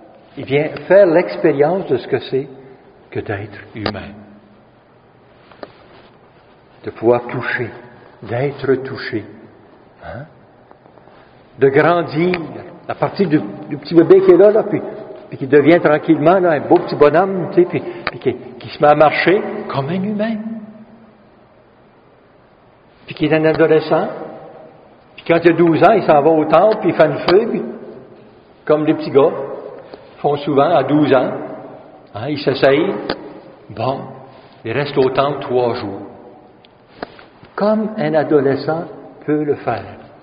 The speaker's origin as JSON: {"language": "French", "region": "Ontario", "country": "Canada", "said": "D'ici au Québec, moi je viens de l'Ontario."}